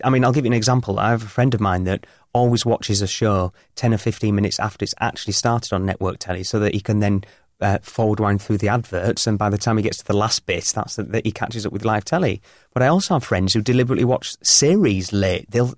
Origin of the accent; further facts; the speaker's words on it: London, United Kingdom; I'm a Londoner.